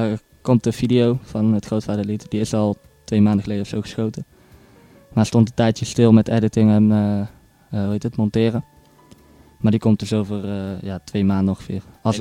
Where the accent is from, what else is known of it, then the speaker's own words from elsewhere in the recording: Tilburg, North Brabant, Netherlands; Ik rap inderdaad. Ik kom uit Tilburg. Ben 15, word over 2 maandjes 16.